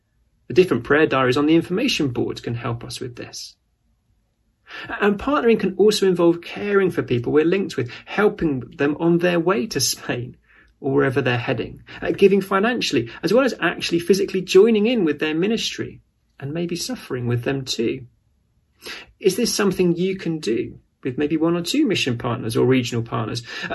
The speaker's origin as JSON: {"language": "English", "country": "United Kingdom", "said": "I'm British, not American."}